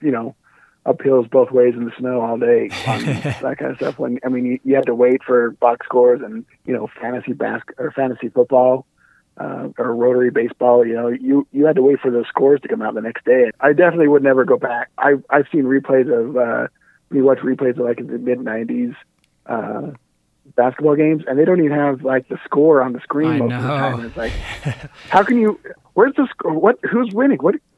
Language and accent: English; Idaho, United States; Yeah, I mean, I grew up like in Southern Idaho.